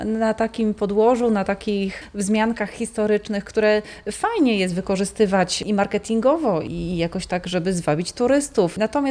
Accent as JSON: {"language": "Polish", "town": "Zielona Góra", "region": "Lubusz Voivodeship", "country": "Poland", "tie": "born or raised there", "said": "Znaczy, ja jestem rodowitą zielonogórzanką i przez całe moje dzieciństwo mijałam winiarnię zielonogórską."}